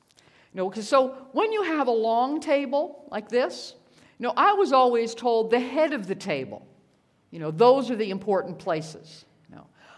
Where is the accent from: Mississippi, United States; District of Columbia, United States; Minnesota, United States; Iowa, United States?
District of Columbia, United States; Washington; Now, I come from Washington, D.C., spent many years there.